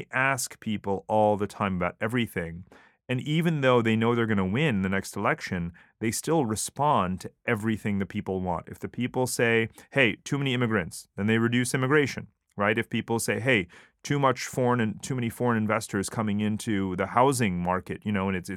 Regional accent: United States; now in Singapore; because obviously I grew up as an Asian American, you know, and that's what I was called. Obviously, I'm totally American, but I'm Asian.

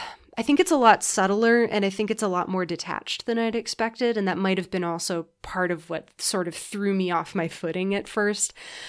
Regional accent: United States; but also I'm an American and my government condoned it.

